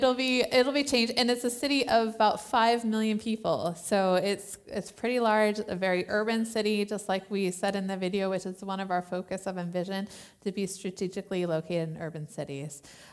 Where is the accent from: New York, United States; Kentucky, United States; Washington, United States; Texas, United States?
Washington, United States; Everett; As Pastor Tim said, I am from the Everett vicinity, so not too far away. It's great being home, and I've enjoyed this.